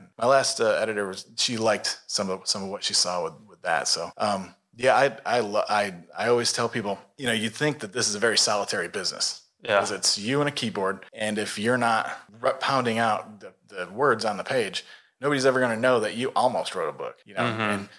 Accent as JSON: {"language": "English", "town": "Savannah", "region": "Georgia", "country": "United States", "tie": "born or raised there", "said": "I actually follow that back home because Savannah's got a great"}